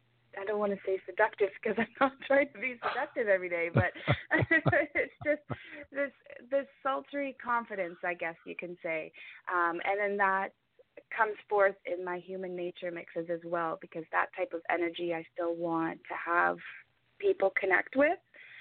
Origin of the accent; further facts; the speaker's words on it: Ontario, Canada; moved away; I'm originally from Ontario as well, but I moved out here. I stayed out here